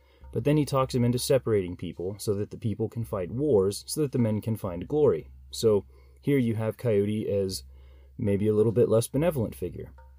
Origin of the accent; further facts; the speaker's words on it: United States; But as an American, when I think of unique wildlife, I don't tend to think about North American animals.